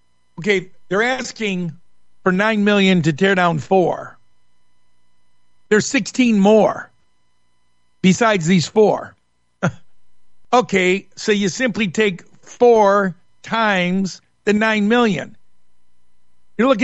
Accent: Michigan, United States; Born and raised in Michigan, never heard of this happening.

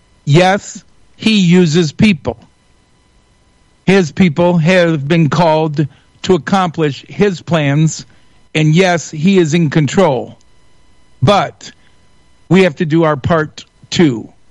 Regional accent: Michigan, United States; I'm from Northern Michigan.

